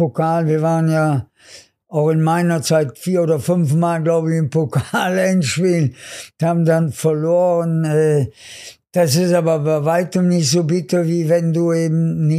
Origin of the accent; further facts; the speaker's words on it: Cologne, North Rhine-Westphalia, Germany; Also Müngersdorf ist meine Heimat und Wembley ist ein Riesenerlebnis.